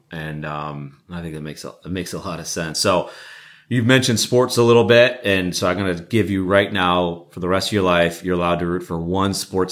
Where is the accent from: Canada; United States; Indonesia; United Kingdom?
United States; Buffalo, New York; My father's from Cleveland. My grandparents lived in Cleveland. I'm from Buffalo. So it's, as you know, it's just right I-90.